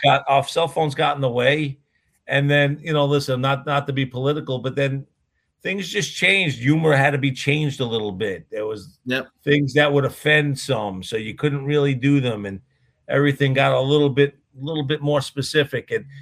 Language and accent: English; New York, United States; At the same time, growing up in the New York area, WFAN, which was the first all sports radio station